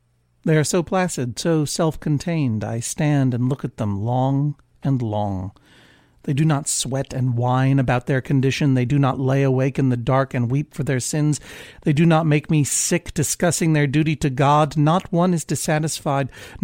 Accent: Brookline, Massachusetts, United States; now in Blue Hill, United States; I used to watch it on Channel 56 in Boston when I lived in Brookline, my hometown. But I'm no longer in Massachusetts

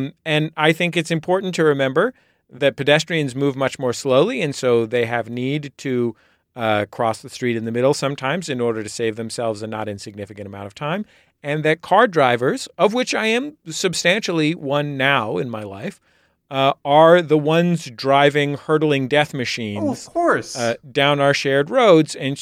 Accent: San Francisco, California, United States; I grew up in San Francisco as a pedestrian. Neither of my parents had a car until I was basically a teenager.

